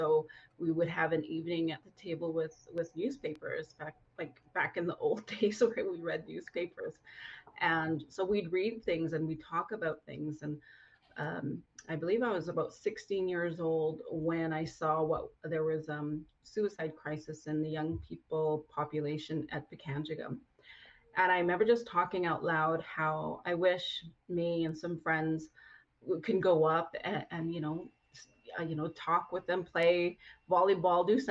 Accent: Winnipeg, Manitoba, Canada; moved away as an adult; now in Kenora, Canada; And I'm currently living in Kenora. I'm originally from Winnipeg, had left there after I graduated high school and has been in Northwestern Ontario ever since.

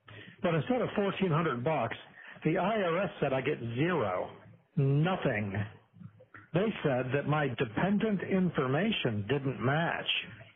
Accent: United States; The fact that I can't proves I'm a product of the American school system.

